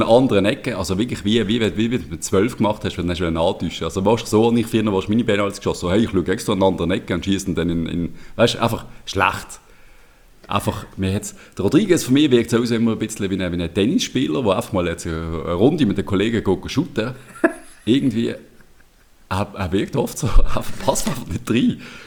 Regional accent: Switzerland

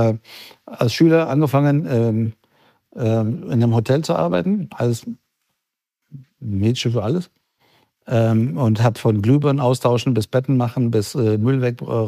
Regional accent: Frankfurt, Hesse, Germany; Und auch bei uns in Frankfurt. Ich komme ja auch noch aus derselben Stadt

